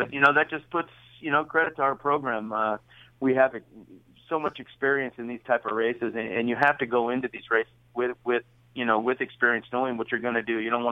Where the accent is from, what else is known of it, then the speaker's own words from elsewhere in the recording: California, United States; growing up in Northern California, I eventually moved to Golden Gate and Bay Meadows.